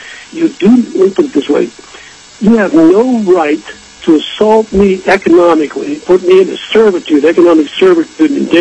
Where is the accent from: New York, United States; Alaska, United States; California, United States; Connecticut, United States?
Alaska, United States; which goes against all my values as an American citizen in Alaska especially